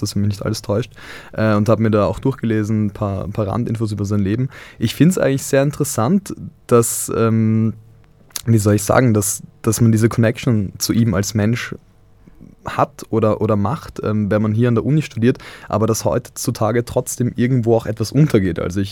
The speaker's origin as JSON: {"language": "German", "region": "Vienna", "country": "Austria", "said": "Ich bin ja eben auch Medizinstudent, aber auch Rettungssani, und ich komme ursprünglich aus Wien"}